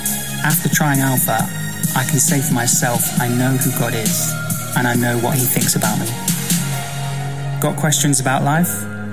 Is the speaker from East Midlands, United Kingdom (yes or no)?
yes; Derby, East Midlands, United Kingdom; now in London, United Kingdom; I grew up in Derby and I moved to London to pursue my passion for street dance.